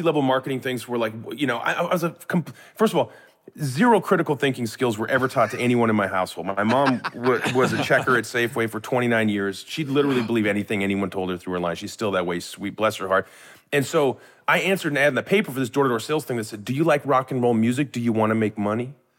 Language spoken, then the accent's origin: English; Lake Stevens, Washington, United States; I grew up in a town called Lake Stevens in Washington State